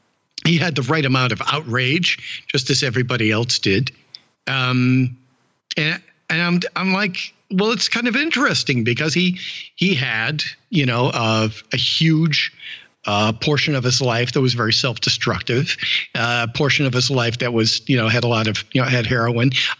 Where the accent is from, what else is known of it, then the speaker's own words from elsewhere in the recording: Milwaukie, Oregon, United States; I'm down from Milwaukee, Oregon.